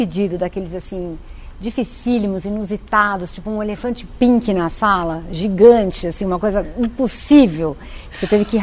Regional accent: Brazil; E eu sou brasileira, mas eu jamais ficaria naquela fila para tomar aquele café.

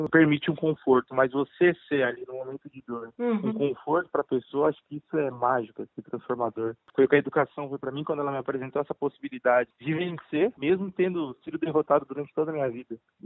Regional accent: São Paulo, Brazil; Tenho 22 anos, curso medicina, nasci e fui criado assim, em Itaquera. É um bairro periférico de São Paulo

